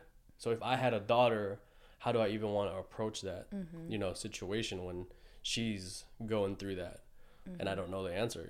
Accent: San Jose, California, United States; So growing up in San Jose and then I ventured off into the army, I got slut shamed by my friends.

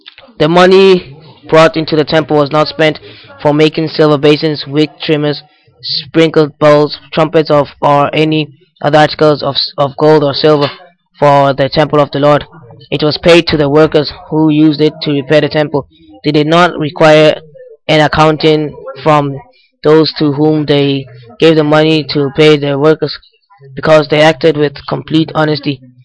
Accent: Dublin, Leinster, Ireland; I'm from Dublin, and I'll be reading 2 Kings verses 12.

